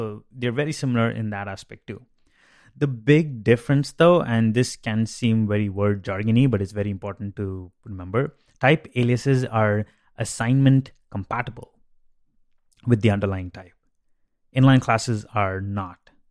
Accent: India; Rupees is the currency for my home country, India.

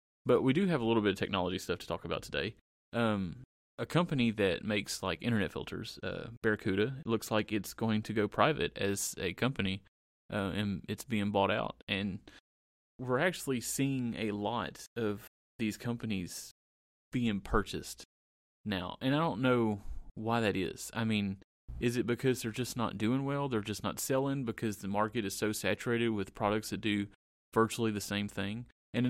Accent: United States; I mean, as an American, we don't really see either one of those companies all the time.

